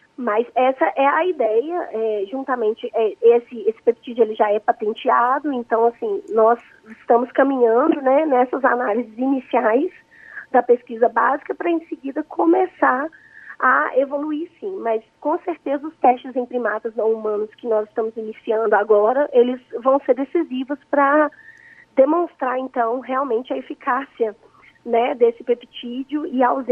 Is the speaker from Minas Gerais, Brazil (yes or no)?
yes; Minas Gerais, Brazil; Ah, eu sou mineira